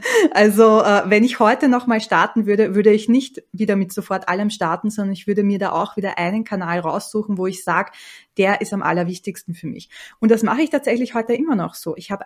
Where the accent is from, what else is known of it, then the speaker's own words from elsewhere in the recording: Austria; Bei uns in Österreich sagt man das Monat und nicht der Monat.